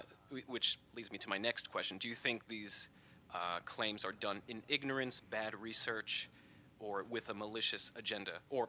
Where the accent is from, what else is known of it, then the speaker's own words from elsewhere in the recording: United States; my experience as an American versus the experience in Britain